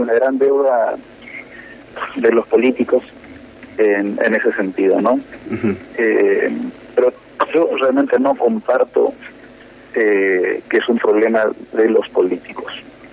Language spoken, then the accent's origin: Spanish; Argentina; Más allá de las diferencias políticas, ideológicas, todos somos argentinos.